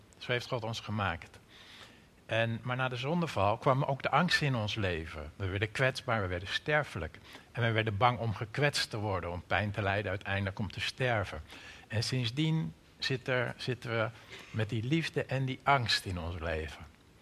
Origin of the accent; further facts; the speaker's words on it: North Holland, Netherlands; Ik kom helemaal uit Noord-Holland, zoals je hoort.